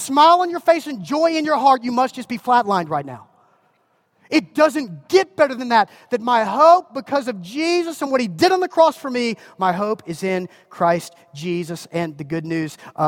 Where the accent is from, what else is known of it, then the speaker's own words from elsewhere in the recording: United States; And let me just tell you, I'm an American, man. I promise, I consider myself unbelievably blessed to live in the United States. I'm as proud to be an American as